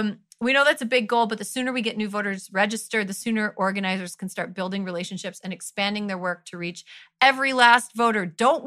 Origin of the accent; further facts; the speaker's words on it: Wisconsin, United States; Places like Arizona, Florida, North Carolina, Pennsylvania, Texas, and my home state of Wisconsin.